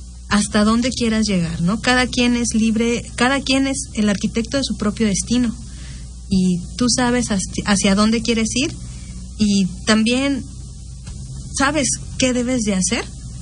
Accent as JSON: {"language": "Spanish", "region": "Campeche", "country": "Mexico", "moved": "as an adult", "said": "cuando me fui a Mérida a estudiar, pues me fui de Campeche 5 años. Tienes el temor de que vas a estar solo."}